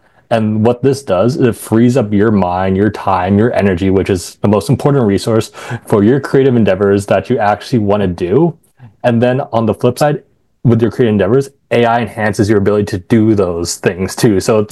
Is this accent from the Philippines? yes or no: yes; Philippines; I'm Filipino